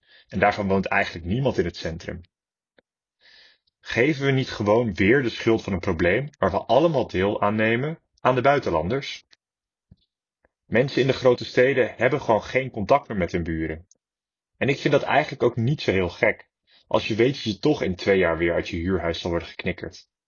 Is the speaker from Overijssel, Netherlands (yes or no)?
no; Amsterdam, North Holland, Netherlands; Volgens mij zijn we als Amsterdammers gewoon heel erg met onszelf bezig.